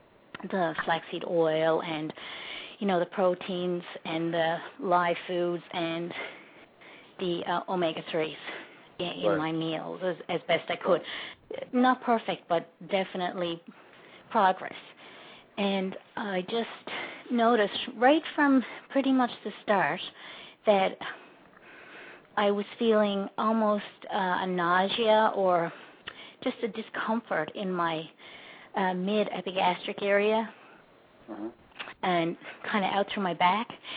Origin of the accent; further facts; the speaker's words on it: Newfoundland and Labrador, Canada; now in Brattleboro, United States; I've been living in Vermont for 5 years, but I'm originally from Newfoundland in Canada.